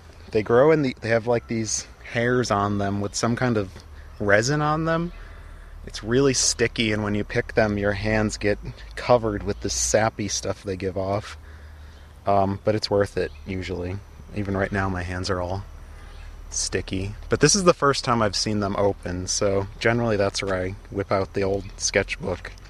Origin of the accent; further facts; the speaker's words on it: New England, United States; moved away; I grew up in New England and it's more... There's trees and it's quieter and there's less people.